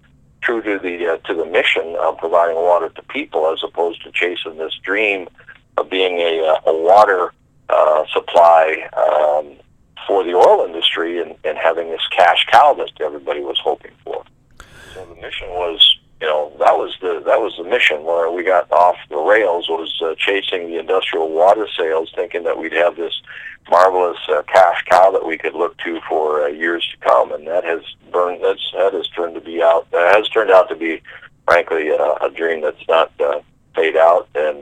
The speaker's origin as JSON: {"language": "English", "town": "Tioga", "region": "North Dakota", "country": "United States", "tie": "born or raised there", "said": "communities like Watford City, Williston, my hometown of Tioga, Crosby, Stanley."}